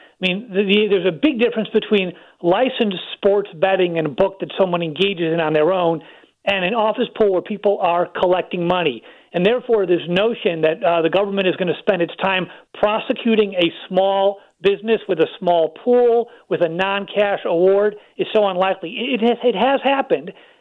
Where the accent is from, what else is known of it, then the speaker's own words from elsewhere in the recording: Michigan, United States; Well, I'm from Michigan, and it's our last hope in the Big Ten, so I'll leave it at that.